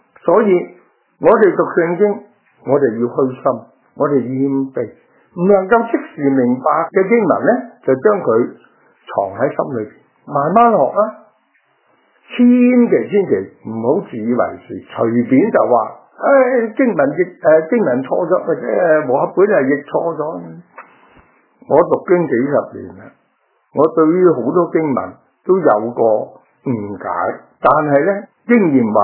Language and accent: Cantonese; China; 所以我觉得如果我哋中国人好好温习一下我哋嘅诗词呢言语啊嗰啲咁呢